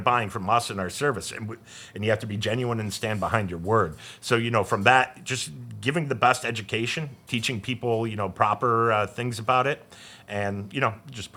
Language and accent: English; Downers Grove, Illinois, United States; So I grew up in Downers Grove.